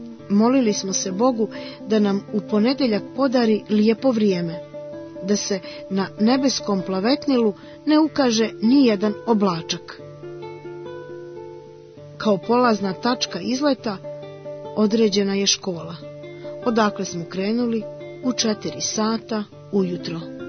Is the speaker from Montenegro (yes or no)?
yes; Cetinje, Montenegro; Od najranijeg djetinjstva živio sam u Cetinskoj kotlini.